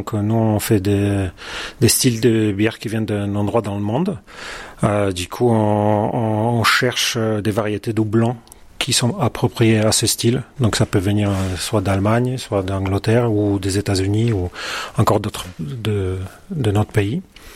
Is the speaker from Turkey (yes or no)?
no; Poland; now in France; je suis polonais. Et ça fait, oui, bientôt 20 ans que j'habite en France. Et en Lozère, ça va faire 7-8 ans.